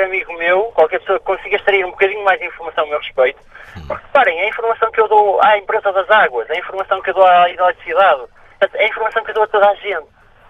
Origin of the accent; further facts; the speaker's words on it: Porto, Norte, Portugal; now in Lisbon, Portugal; sou do Porto, mas estou a trabalhar em Lisboa